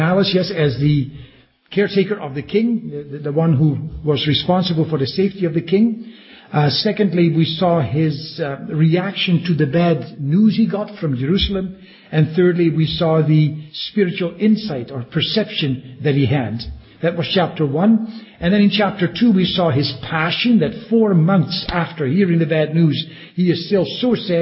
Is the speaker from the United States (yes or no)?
no; Netherlands; English is a second language; now in Belgium; I only have to open my mouth in Belgium, and they can hear by my accent, you know.